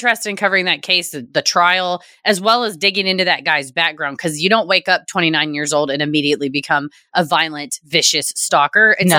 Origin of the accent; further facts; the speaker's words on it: Texas, United States; I'm from Texas, so I'd say my gut tells me take them out back and shoot them